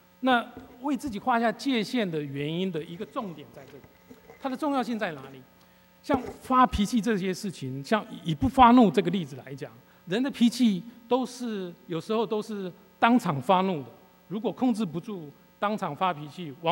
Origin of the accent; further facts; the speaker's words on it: Taiwan; now in United States; 就是当年我不敢回台湾的原因，因为太多交际应酬，因为我在那边长大，太多朋友，所以我选择在美国过单纯的家庭生活